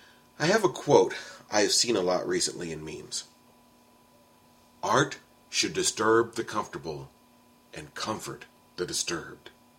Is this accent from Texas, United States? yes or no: yes; San Antonio, Texas, United States; I remember growing up in San Antonio, there was the Express and the Light.